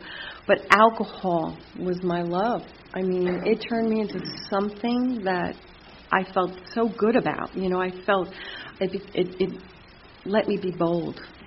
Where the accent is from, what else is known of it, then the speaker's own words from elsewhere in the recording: Livingston, New Jersey, United States; I grew up, I was the youngest of two. I grew up in Livingston, New Jersey.